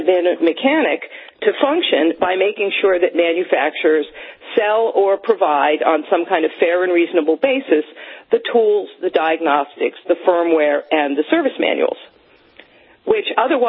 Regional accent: New Jersey, United States; So the last bill that was filed in June in my home state of New Jersey

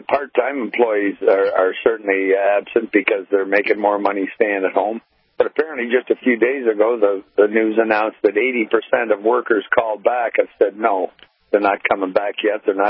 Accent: Hamilton, Ontario, Canada; And, geez, my hometown, Hamilton, Ontario, the Hammer, the main steel-making city

